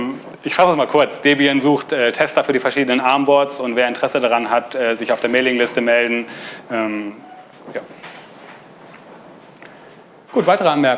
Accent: Hamburg, Germany; ich komme aus Hamburg

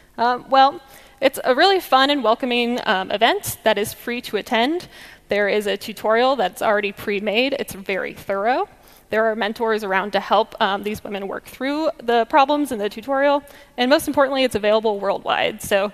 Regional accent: Kansas City, Missouri, United States; And I'm from Kansas City, Missouri. It's right there in the middle of the US.

